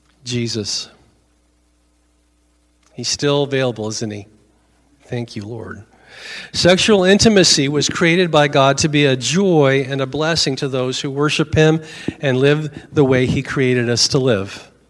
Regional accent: Oregon, United States; I'm from Oregon, so I often read it because I like going on what's going on in my home state.

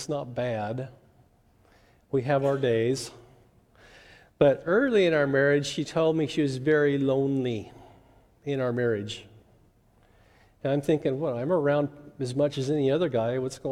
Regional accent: Oregon, United States; You know, where I grew up on the Oregon coast, you were a man, if you slept with a girl, you got in a fight and you got drunk.

